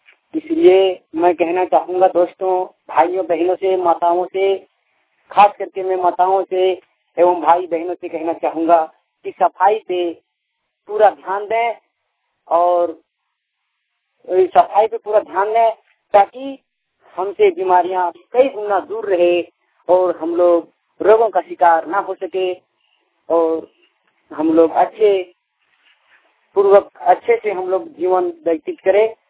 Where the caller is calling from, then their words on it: Jamua, Jharkhand, India; ग्राम मदनटांड, post Dumma, थाना जमुआ, जिला greet से